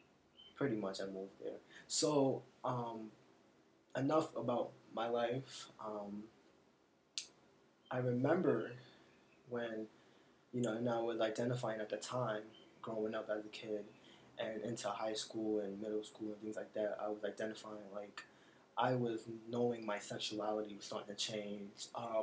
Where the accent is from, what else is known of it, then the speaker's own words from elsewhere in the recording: Jersey City, New Jersey, United States; Okay, well, I'm originally from Jersey City. I was born in a bad neighborhood.